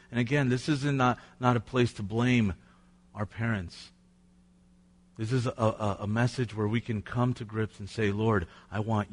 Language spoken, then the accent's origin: English; Mexico; You know, we're from Mexico. All our family is back home in Mexico.